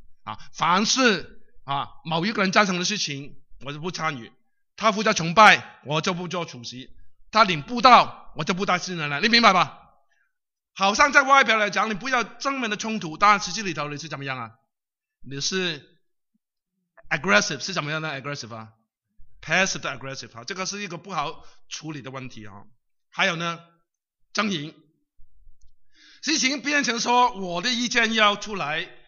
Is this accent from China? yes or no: yes; Guangdong, China; 因为我是广东人。